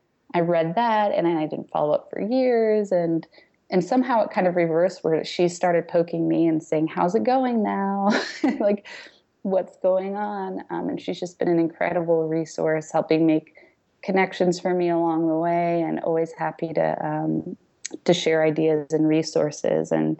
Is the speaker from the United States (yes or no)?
yes; New Jersey, United States; Because I grew up mostly in New Jersey. My mom was a secretary and is now an EMT. I come from a divorced home